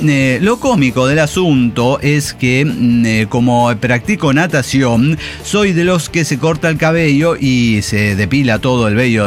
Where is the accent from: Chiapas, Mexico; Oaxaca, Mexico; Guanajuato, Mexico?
Guanajuato, Mexico; Bueno, yo soy de Guanajuato, tengo que responder, además que tengo que responder como arquitecto.